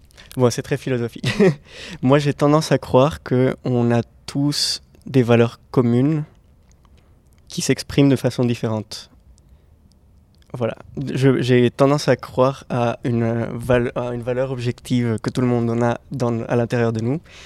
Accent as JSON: {"language": "French", "country": "Colombia", "tie": "born or raised there", "accent": "Colombian", "second_language": "French", "said": "moi, je viens de Colombie, je suis né en Colombie et j'ai grandi en Colombie, d'où l'accent, d'où mon accent."}